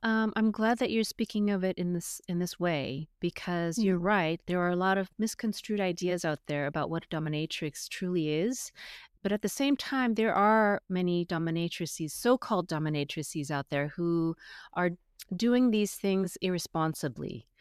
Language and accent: English; Los Angeles, California, United States; I grew up in Los Angeles, but in a traditional Chinese upbringing.